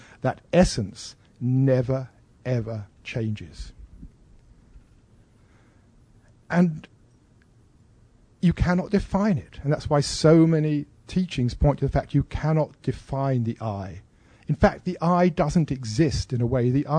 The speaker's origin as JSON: {"language": "English", "country": "United Kingdom", "lives_now": "United States", "said": "okay, I am British. Well, I'm no longer British. I'm now half American."}